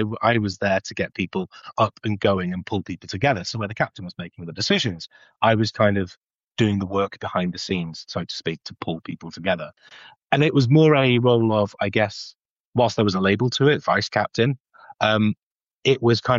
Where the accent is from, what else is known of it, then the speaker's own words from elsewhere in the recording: North West England, United Kingdom; I'm born and raised in the Northwest in Cheshire.